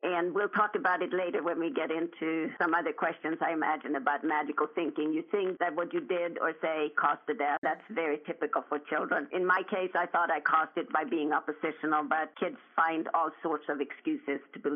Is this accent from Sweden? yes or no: yes; Sweden; I was born and raised in Sweden, and I was the 10th child of 11.